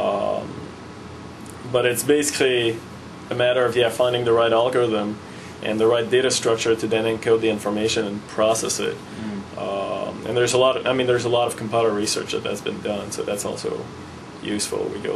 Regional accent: Quebec, Canada; moved away as an adult; I was in college and I'm from Quebec. I'm French Canadian.

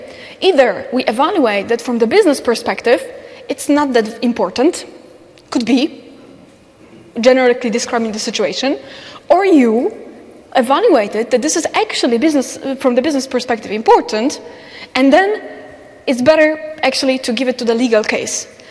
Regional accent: Poland; As you probably know, as I said, I'm from Poland.

